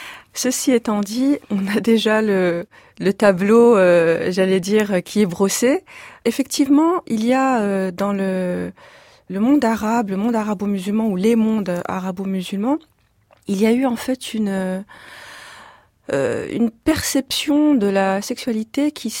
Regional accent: France; nous sommes français

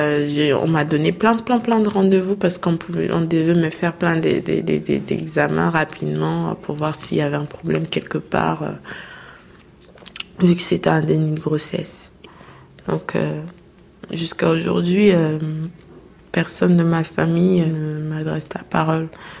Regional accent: Kinshasa, DR Congo; Du Congo, Kinshasa.

